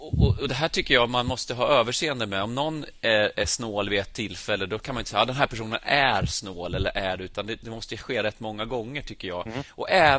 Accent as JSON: {"language": "Swedish", "country": "Sweden", "tie": "born there", "said": "du och jag har gemensamt att vi är födda i Sverige"}